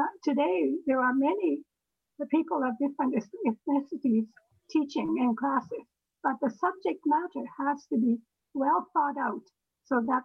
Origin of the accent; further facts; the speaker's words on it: British Columbia, Canada; growing up in British Columbia in a racist society before, you know, through almost throughout my childhood into my adulthood.